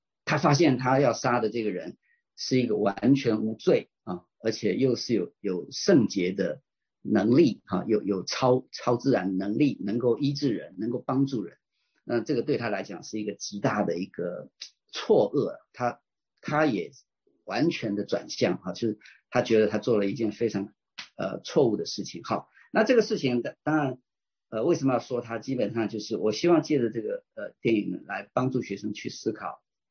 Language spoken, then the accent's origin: Chinese; Taiwan; born there; 带着他这一系的家人，一家八口啊，就从中国河北辗转就逃到了台湾。那我算是台湾的二省第二代啊，我在台湾出生啊。